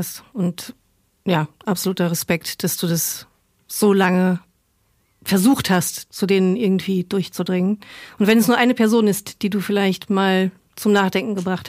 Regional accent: Luxembourg; ich komme aus Luxemburg

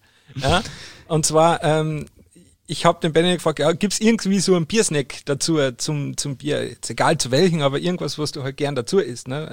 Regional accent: Bavaria, Germany; Als Bayer ist einem das ja nicht neu.

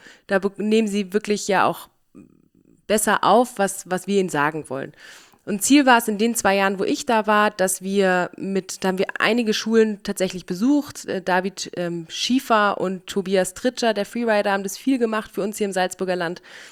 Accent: Berlin, Germany; now in Austria; Ich komme aus Berlin, wohne aber schon über 10 Jahre in Österreich und bin leidenschaftliche Wintersportlerin.

